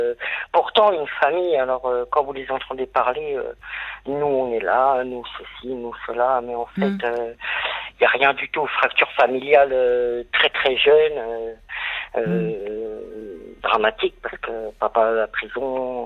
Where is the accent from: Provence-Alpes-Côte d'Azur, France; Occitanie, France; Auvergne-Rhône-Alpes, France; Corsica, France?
Corsica, France; born there; Moi, je suis français, né en Corse, alors ça passe pas.